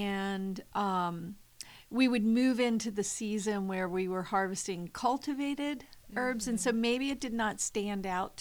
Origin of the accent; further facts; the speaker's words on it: Covington, Virginia, United States; also born or lived in Alexandria; I was born in Alexandria, Virginia, so the city. But I spent most of my growing up in Covington, Virginia, with my grandmother and grandfather.